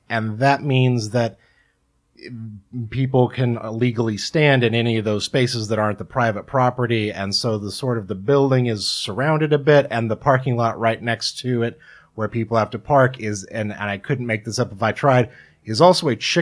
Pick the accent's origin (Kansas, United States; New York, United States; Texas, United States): Kansas, United States; born or raised there